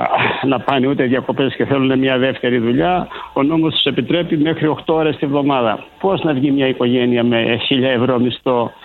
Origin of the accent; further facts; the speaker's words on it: Greece; Εγώ βλέπω το αντίθετο, δεν ξέρω, εμείς σαν Έλληνες έχουμε μάθει να παραπονιόμαστε και νομίζω άδικα.